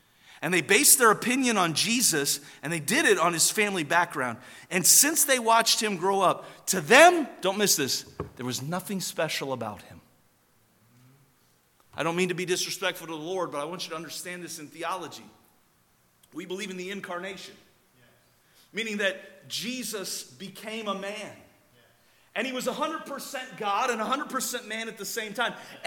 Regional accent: Cincinnati, Ohio, United States; I told you I grew up in Cincinnati, Ohio. I've had the privilege to go back to that area and preach revival meetings over the years.

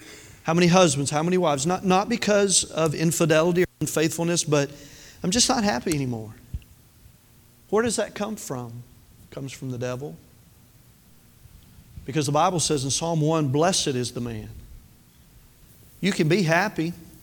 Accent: Tennessee, United States; I've told y'all, I'm from Tennessee, I have problems with words.

